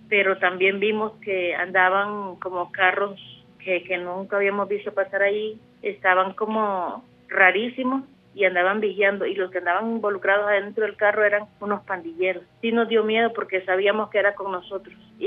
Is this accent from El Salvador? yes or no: yes; El Salvador; Yo soy del país del Salvador. Yo no me podía quejar de todas las bendiciones